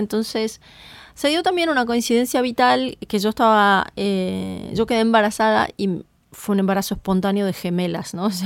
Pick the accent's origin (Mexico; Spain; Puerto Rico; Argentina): Argentina; Rosario, Santa Fe; moved away as an adult; also born or lived in Buenos Aires / Miami; yo me vine de Rosario para trabajar. Yo trabajé en Rosario como abogada, me vine acá a Buenos Aires con un trabajo que conseguí también como abogada. Y luego con la crisis del 2001-2002 me fui a Estados Unidos. Me fui a vivir a Miami